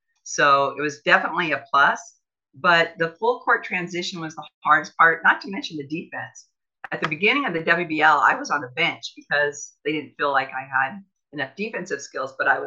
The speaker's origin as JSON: {"language": "English", "region": "Iowa", "country": "United States", "said": "I came from Iowa to where you were not thought any less of a feminine athlete by playing sports in Iowa."}